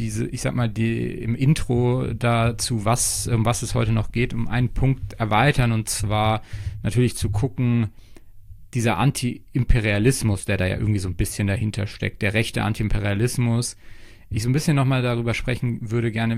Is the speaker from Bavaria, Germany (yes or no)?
no; Heidelberg, Baden-Württemberg, Germany; Nee, ich komme ja ursprünglich aus Heidelberg und ich sitze auch gerade in Heidelberg, weil ich bei meinen Eltern bin.